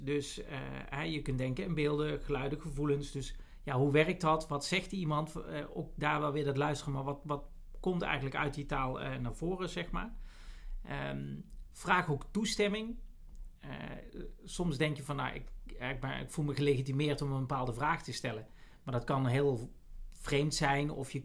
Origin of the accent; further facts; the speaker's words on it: Netherlands; In plaats van, wat wij als Nederlanders in zijn algemeenheid zijn we natuurlijk redelijk direct en beginnen gewoon allerlei vragen te stellen.